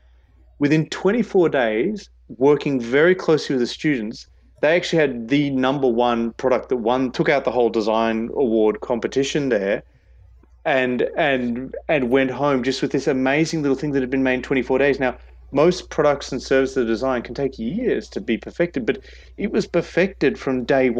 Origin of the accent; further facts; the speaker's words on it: Brisbane, Queensland, Australia; born there; I'm dual. I was born in Australia. I was born in Brisbane and then went overseas and had a great time for 10 years over there. And just before I got back, I picked up Swedish citizenship and am now living here down under with a Swedish passport.